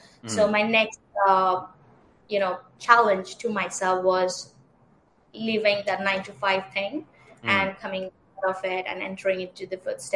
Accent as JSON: {"language": "English", "town": "Kolkata", "region": "West Bengal", "country": "India", "tie": "born or raised there", "said": "I grew up in Kolkata from India, and I have completed my bachelor's in dental school back there."}